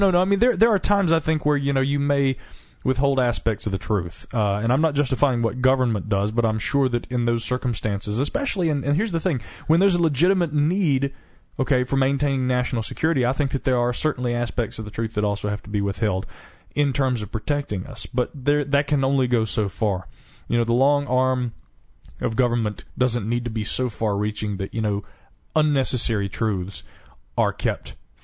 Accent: the South, United States; accent: Southern; we ought to sound good on the air together because of your Southern accent and my Boston accent.

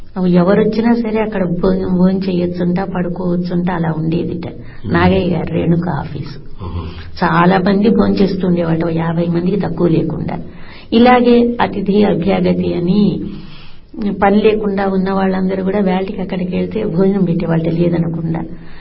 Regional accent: Pedapulivarru, Andhra Pradesh, India; మా పుట్టిన ఊరు పెదపులివేర్లు గ్రామం.

